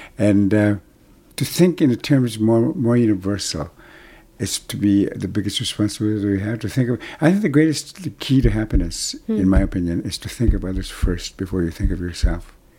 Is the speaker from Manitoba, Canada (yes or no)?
yes; Brochet, Manitoba, Canada; first language Cree; English is a second language; Fortunately for me, electricity didn't arrive in my hometown of Old Brochet until the summer of 1973, when I was 21. Too late for me to lose my language, which is how and why my Cree survived unscathed.